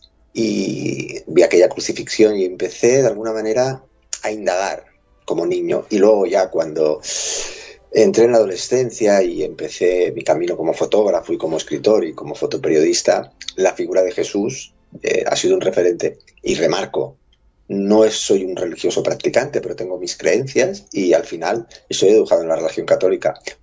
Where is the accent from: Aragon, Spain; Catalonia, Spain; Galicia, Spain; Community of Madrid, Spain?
Catalonia, Spain; Barcelona; born there; Nací en Barcelona. Lo que pasa es que de muy pequeño ya empecé a viajar y luego volví a Barcelona.